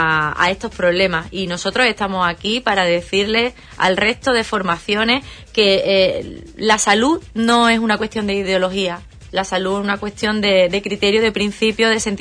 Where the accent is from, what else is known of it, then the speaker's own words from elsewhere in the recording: Andalusia, Spain; en mi pueblo, en Bohíos del Condado, yo soy de allí